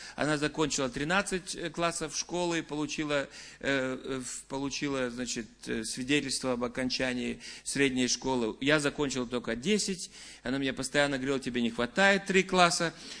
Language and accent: Russian; Estonia; Я вырос не в деревне, я вырос в городе, я вырос в Эстонии, совсем недалеко от Санкт-Петербурга.